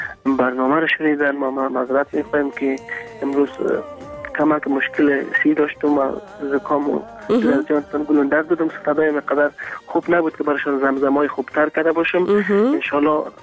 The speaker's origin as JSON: {"language": "Persian", "country": "Afghanistan", "said": "از افغانستان هستم"}